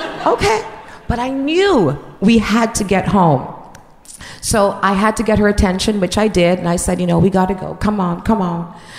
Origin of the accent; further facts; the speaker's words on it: Jamaica; She's from Trinidad and she's 17. I'm from Jamaica and I'm 16.